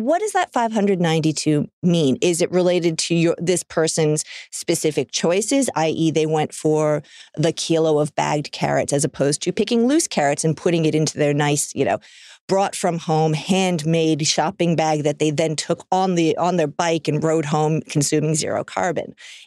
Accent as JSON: {"language": "English", "town": "Melbourne", "region": "Victoria", "country": "Australia", "said": "as you say, I'm from Melbourne. I flew up today"}